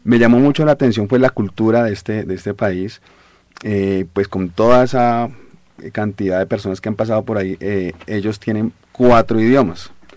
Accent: Colombia; mi tierra es mi tierra, Colombia es Colombia y no la cambiaría por nada.

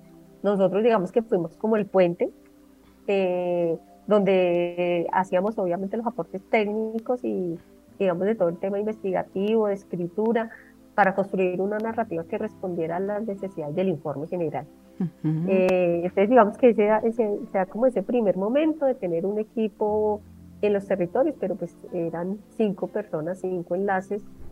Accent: Colombia; también creo que nos sensibilizó de otra manera como colombianos y colombianas

